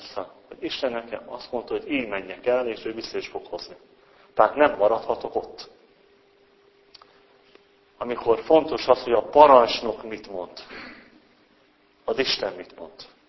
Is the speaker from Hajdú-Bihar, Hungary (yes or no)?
yes; Hajdú-Bihar, Hungary; Hát hazatérek a hajdaságiakhoz, olyanok, mint én vagyok, gyerekként közöttük nevelkedtem, ismertem is, hogy valamennyire a kabaiakat, szoboszlóiakat